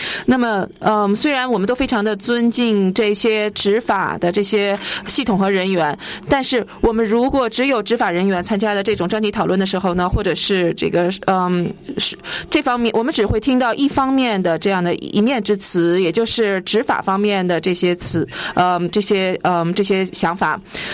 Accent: Australia; 我是来自澳大利亚的。

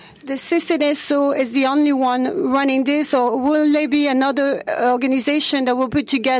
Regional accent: Benin; English is a second language; I come from Benin.

